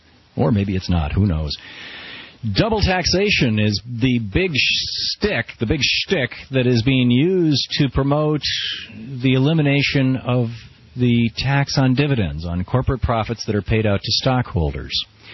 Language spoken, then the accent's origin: English; Lansing, Michigan, United States; They're in Lansing, Michigan, aren't